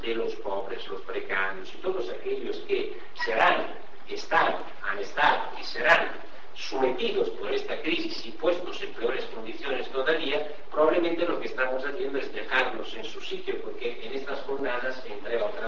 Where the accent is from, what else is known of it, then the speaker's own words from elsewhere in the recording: Italy; Spanish is a second language; Yo que soy italiano